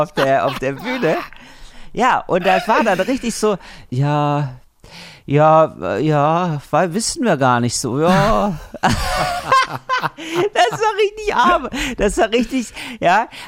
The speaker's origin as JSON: {"language": "German", "town": "Geldern", "region": "North Rhine-Westphalia", "country": "Germany", "tie": "born or raised there", "said": "Das ist wirklich so, ich bin ja aufgewachsen in Geldern, ne?"}